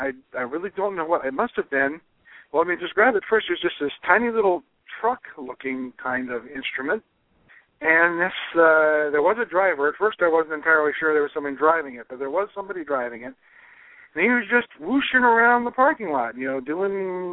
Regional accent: United States; born there; I am a Native American in the sense that I was born in America.

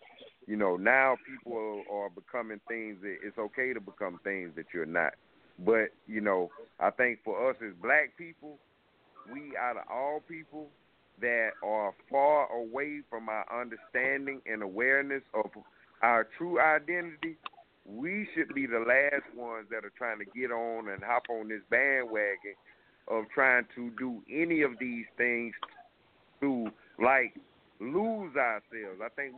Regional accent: South Carolina, United States; from Collin, from South Carolina.

